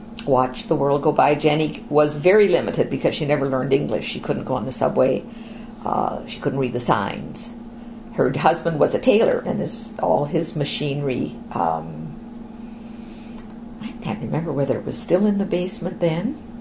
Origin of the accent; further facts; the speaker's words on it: Hamilton, Ontario, Canada; I'm from Hamilton, but both Mr. and Mrs. Potts were Toronto people